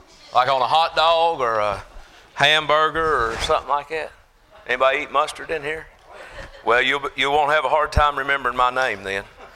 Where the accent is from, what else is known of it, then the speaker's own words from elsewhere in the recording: Virginia, United States; now in Carthage, United States; I'm originally from Virginia. I'll get into that in a minute, but we live now in Carthage, Tennessee.